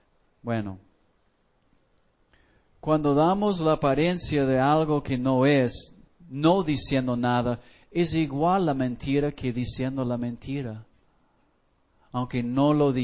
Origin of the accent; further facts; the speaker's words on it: Mexico; Voy a la línea, soy mexicano, y me dice, eres de Estados Unidos